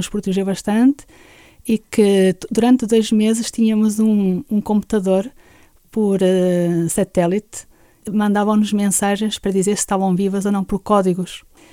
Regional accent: Penafiel, Norte, Portugal; sou de Penafiel, sou oblata do Coração de Jesus

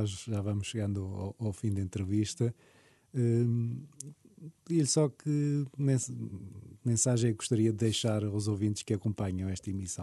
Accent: Madeira, Portugal; Eu sou madeirense

